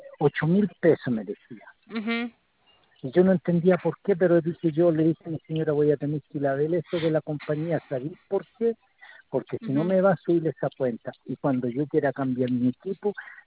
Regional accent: San Fernando, O'Higgins, Chile; porque yo soy de acá de San Fernando.

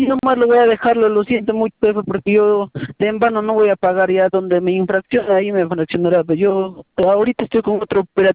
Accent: Chincheros, Apurímac, Peru; yo soy de Apurímac, que pertenezco al distrito y provincia de Chincheros, ¿no? Entonces yo vivo en un centro poblado

